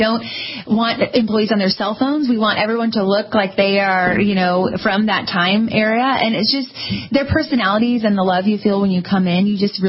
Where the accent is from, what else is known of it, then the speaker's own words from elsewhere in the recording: Kansas, United States; You know, when I was a kid growing up in Kansas, my family didn't have a lot of money